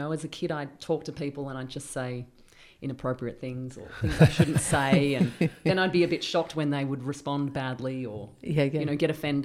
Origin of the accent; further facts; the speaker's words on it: Springvale South, Victoria, Australia; moved away; As I grew up in Springvale South, it was a heavily populated Vietnamese area.